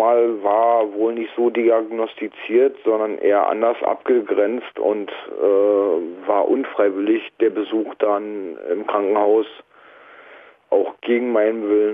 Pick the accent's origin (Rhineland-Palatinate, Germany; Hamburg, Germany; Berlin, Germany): Berlin, Germany; Ich bin eine Esch-Berliner Pflanze.